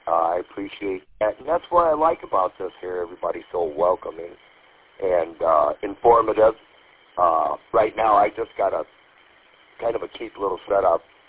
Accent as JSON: {"language": "English", "town": "Birch Run", "region": "Michigan", "country": "United States", "said": "from Birch Run. I live up here in Birch Run"}